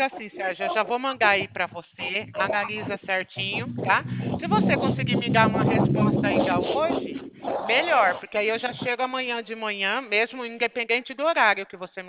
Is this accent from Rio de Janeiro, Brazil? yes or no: no; São Paulo, Brazil; eu sou de São Paulo